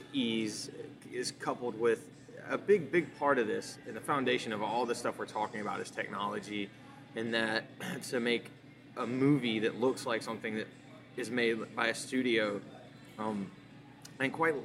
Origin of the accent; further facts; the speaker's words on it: Rock Hill, South Carolina, United States; we're from Rock Hill, who had, the 21 Questions won the first film festival in, as far as I know, that's ever taken place in Rock Hill.